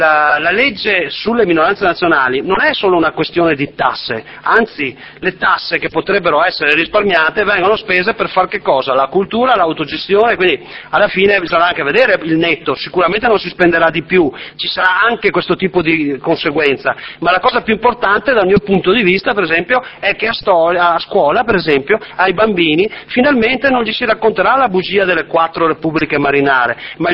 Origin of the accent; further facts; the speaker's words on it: Veneto, Italy; noi siamo disponibili anche come Veneti, Veneto è una regione di alta immigrazione